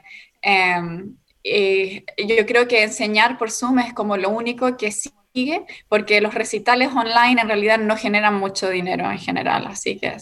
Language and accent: Spanish; Chile; now in New York, United States; nací y crecí en Chile, soy chilena, pero quise venir a estudiar acá en Nueva York. Mi mamá es originalmente Nueva York